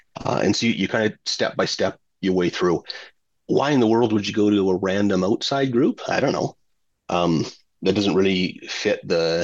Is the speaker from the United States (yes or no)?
no; Alberta, Canada; I'm from Alberta.